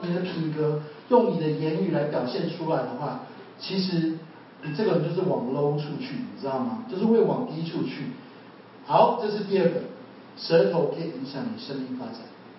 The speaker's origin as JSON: {"language": "Chinese", "region": "Pingtung County", "country": "Taiwan", "said": "我不是脏话人，我是屏东人。"}